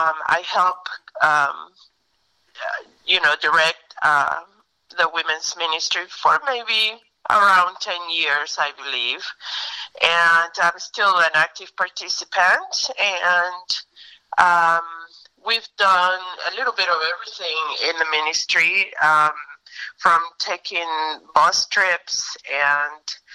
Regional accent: Panama; now in United States; I'm originally from Panama, so when she moved here, that was their host family.

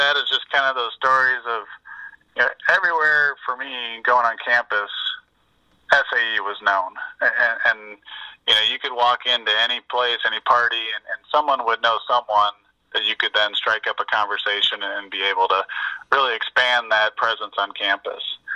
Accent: Hammond, Indiana, United States; born there; now in Plainfield, United States; I was born on May 16th, 1977, in Hammond, Indiana.

